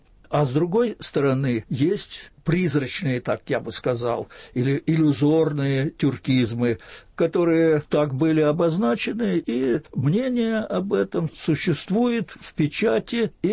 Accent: Kursk Oblast, Russia; also born or lived in Moscow; Я уроженец Курской области, долгое время в Москве жил

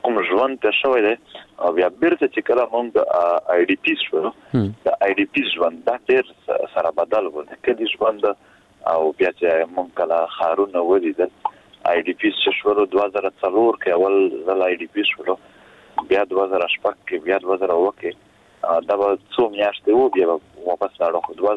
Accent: Khyber Pakhtunkhwa, Pakistan; مونږ د پښتونخوا خاورې یو مونږ پښتانه یو

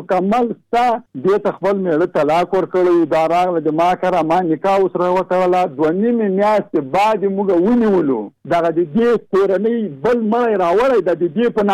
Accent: Jalalabad, Nangarhar, Afghanistan; دا د کابل وازو د جلال آباد

